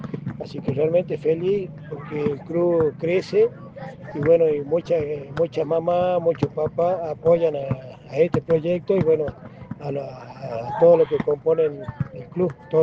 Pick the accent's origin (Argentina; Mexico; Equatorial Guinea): Argentina; Jujuy; nosotros somos los únicos jujeños